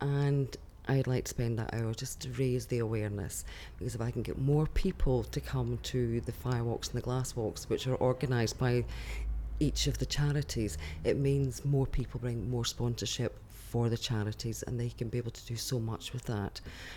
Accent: Scotland, United Kingdom; now in Nottingham, United Kingdom; I'm 42. I'm originally from Scotland, but I've been in Nottingham for the last few years.

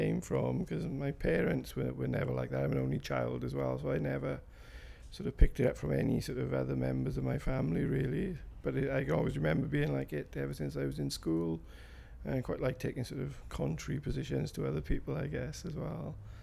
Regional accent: Ebbw Vale, Wales, United Kingdom; I grew up in Ebwy Vale and I still live in Ebwy Vale. Except for a few years when I was in university, I spent my whole life living there, just moved around the area a small way.

